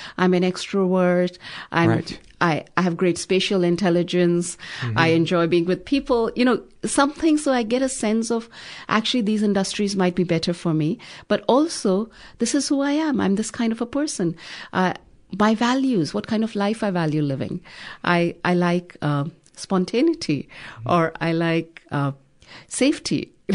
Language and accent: English; Delhi, India